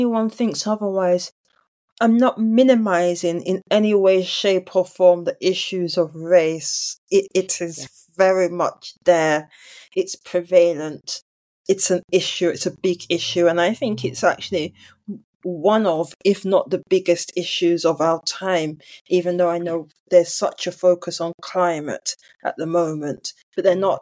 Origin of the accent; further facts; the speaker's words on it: England, United Kingdom; also born or lived in Nigeria; I'm Nigerian, of Nigerian heritage. I'm British by birth. I was born in England, spent my foundation years in England, lived in Nigeria, secondary school, first degree, came back to England.